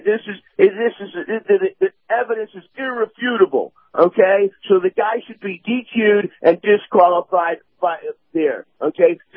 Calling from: Tampa, Florida, United States; in Tampa.

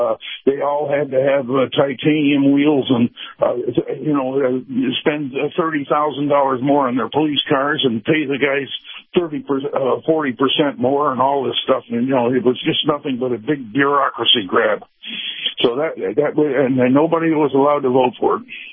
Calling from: Tampa, Florida, United States; in Tampa.

